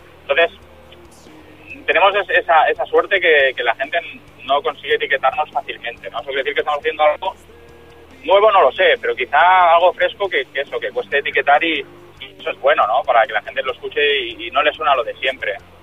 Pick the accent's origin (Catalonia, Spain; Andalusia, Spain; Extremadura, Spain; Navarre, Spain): Catalonia, Spain; Barcelona; A pesar de que nosotros somos de Barcelona